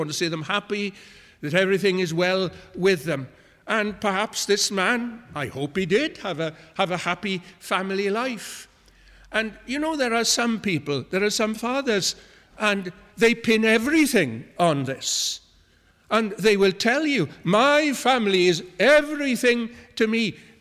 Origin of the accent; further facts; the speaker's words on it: Wales, United Kingdom; What use will it be that I'm Welsh or that you are Iranian?